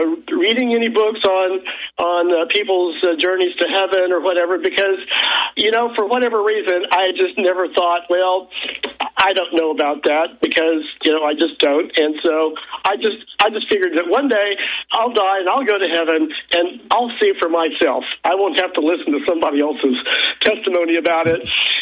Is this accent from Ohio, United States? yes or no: no; Tulsa, Oklahoma, United States; I'm from Tulsa, Oklahoma.